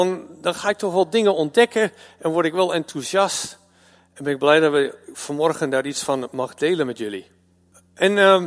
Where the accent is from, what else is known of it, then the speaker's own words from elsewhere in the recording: United States; now in Netherlands; Ik weet niet, ik ben Amerikaan, ik vond het wel cool om daar wat mee te doen.